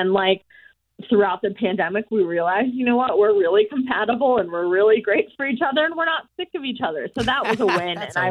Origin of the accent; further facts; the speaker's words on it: Wisconsin, United States; I'm from Wisconsin.